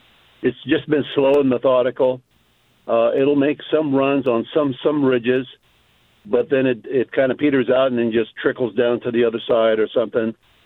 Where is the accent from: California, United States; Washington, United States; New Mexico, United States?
Washington, United States; now in Vancouver, United States; I am one of those local guys. I hail from the Gifford Pinchot National Forest, Mud Hood. and I reside out of Vancouver, Washington.